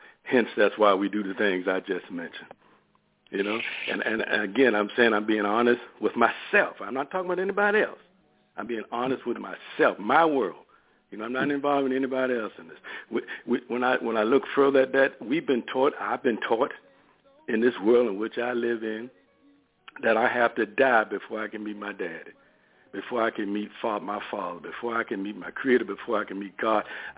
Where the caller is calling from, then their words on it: Richmond, United States; in Richmond.